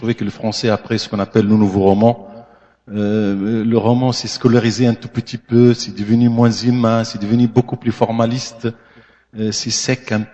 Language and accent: French; Tunisia; French is a second language; moi, comme je suis tunisien, on est un peu francophone, notre deuxième langue c'est le français.